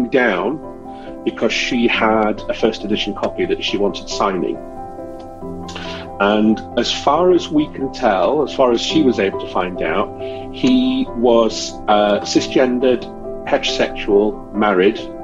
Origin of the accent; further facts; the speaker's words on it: East Midlands, United Kingdom; I'm from Lincolnshire in the United Kingdom.